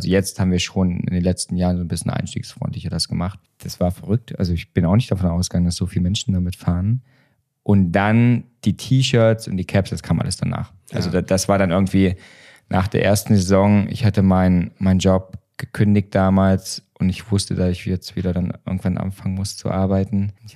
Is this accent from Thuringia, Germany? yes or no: yes; Thuringia, Germany; ich komme aus Thüringen